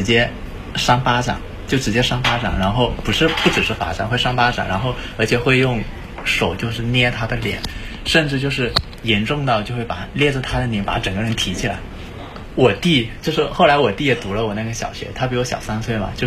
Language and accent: Chinese; Wenzhou, Zhejiang, China; 可以保送到高那个我们温州那边最好的高中的